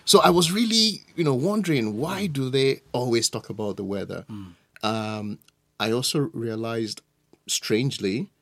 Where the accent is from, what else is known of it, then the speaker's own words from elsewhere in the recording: Nigeria; now in Sweden; Firstly, I come from Nigeria.